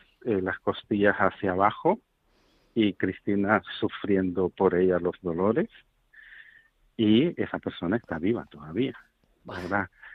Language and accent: Spanish; Nicaragua; now in Costa Rica; En Costa Rica, pero que soy de Nicaragua.